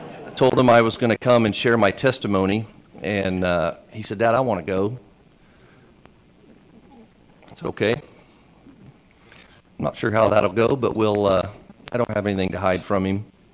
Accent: Chicago, Illinois, United States; All five kids were born in different states, different cities. I'm from Chicago. My father's from London, England, and came over on the Queen Mary when he was a boy. My mother is from Cape Cod

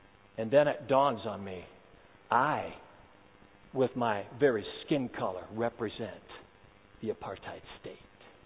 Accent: United States; I'm an American white guy

